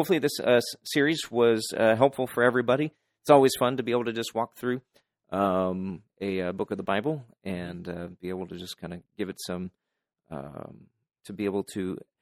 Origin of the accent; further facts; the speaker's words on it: Midwest, United States; we're from the Midwest, but we were from the southern part of the Midwest.